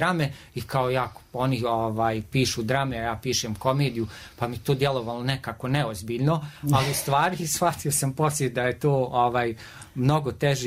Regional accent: Banja Luka, Republika Srpska, Bosnia & Herzegovina; odrastao sam u Budžaku, to je uglavnom periferija Banja Luke

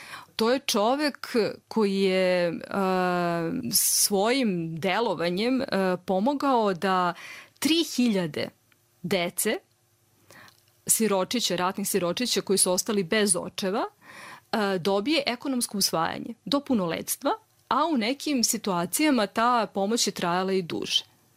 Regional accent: Serbia; first language Serbian; ja se stvarno izvinjavam, ja sam iz Srbije.

